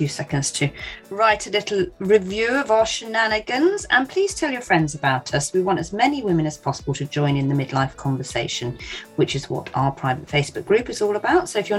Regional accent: South West England, United Kingdom; in Padstow, near where I grew up in Cornwall

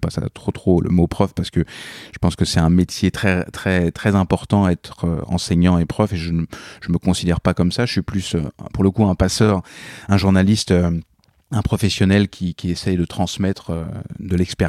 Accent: Normandy, France; moved away as an adult; now in Canada; Je suis né, j'ai grandi en Normandie, mais je me suis connu vraiment au Québec.

